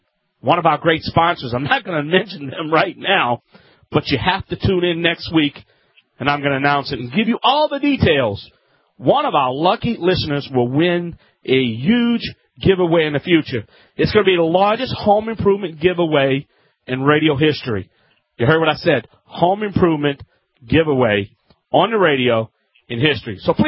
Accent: Louisiana, United States; a licensed, tested contractor.

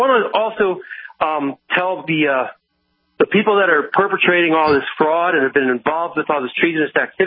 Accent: Philadelphia, Pennsylvania, United States; I grew up outside of Philadelphia

